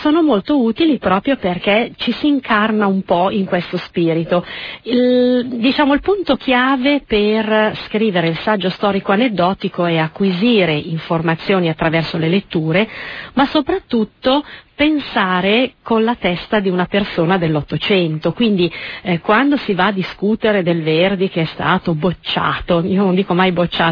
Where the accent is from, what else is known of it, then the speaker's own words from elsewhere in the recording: Milan, Lombardy, Italy; Io sono milanese da generazioni, quindi insomma sono attaccata alla mia città perché io sono nata a Milano.